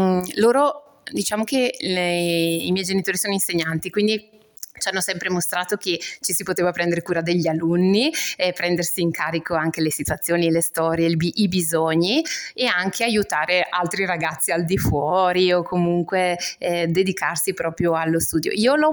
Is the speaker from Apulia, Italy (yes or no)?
no; Brescia, Lombardy, Italy; born there; Allora, sono nata a Brescia